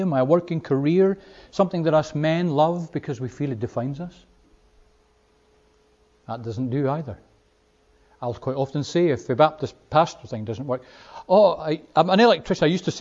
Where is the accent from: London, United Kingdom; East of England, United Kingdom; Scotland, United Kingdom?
Scotland, United Kingdom; Wick; born there; Or I might give my birthplace. I'm from Wick in Caithness. Maybe that explains a whole lot of questions.